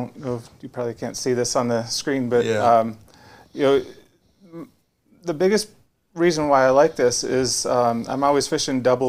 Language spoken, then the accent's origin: English; Minnesota, United States; I grew up in Minnesota, so I don't have that awesome story that so many of us have